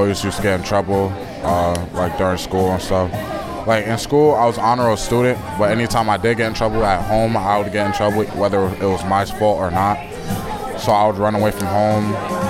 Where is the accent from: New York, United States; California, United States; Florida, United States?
New York, United States; Albany; I'm from Albany.